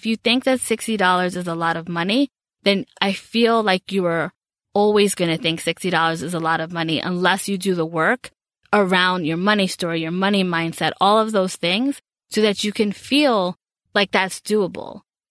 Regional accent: Bronx, New York, United States; And I've kind of gone through all of that, and growing up in the Bronx and kind of going through all those different stages.

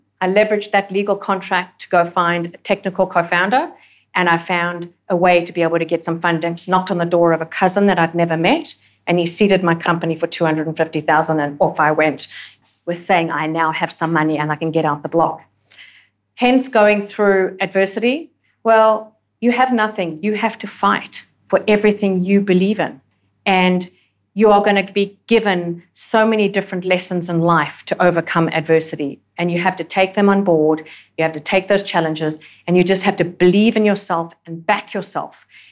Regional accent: South Africa; now in Australia; as a South African woman and then as an alpha female, I terrified the absolute pants off her

